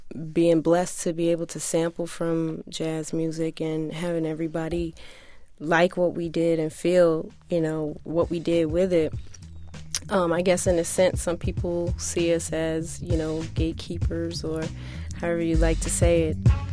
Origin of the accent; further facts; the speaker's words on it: Maryland, United States; And, you know, I'm from Maryland myself, but closer to Silver Spring.